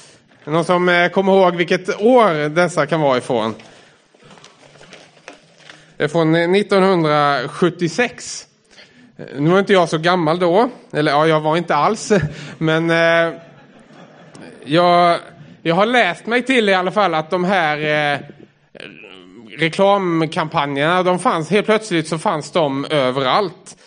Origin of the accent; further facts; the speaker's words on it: Sweden; also born or lived in abroad; annat som man kan identifiera sig med som svensk är att, i alla fall som man hör från andra som kommer till Sverige, det är att vi står gärna i kö, vi kommer i tid och vi har alltid bilbälte och sådär. Jag har bott utomlands i flera omgångar